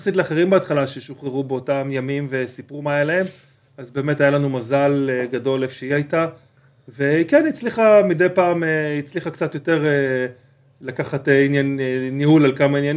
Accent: Nir Oz, Southern District, Israel; כן, נולדתי, גדלתי שם. קיבוץ, כמו שקיבוץ היה פעם, לינה משותפת עם החברים בבית ילדים

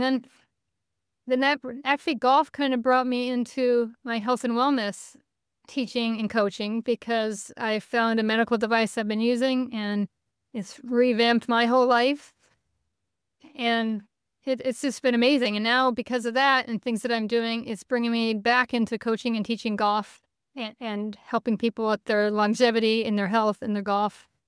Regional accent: Hawaii, United States; I grew up in Hawaii, and my mom and dad were avid golfers

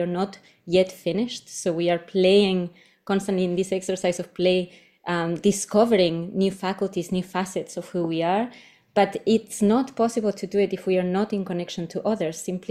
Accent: Spain; English is a second language; moved away as an adult; I would return to Spain, but I loved it so much that I stayed, and I actually never went back to my home country.

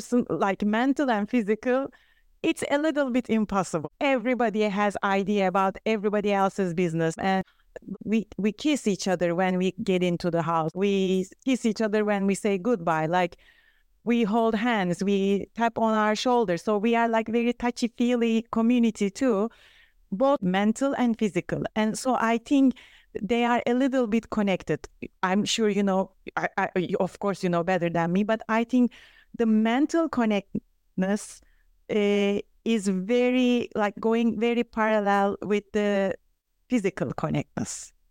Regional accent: Turkey; I'm originally from Turkey.

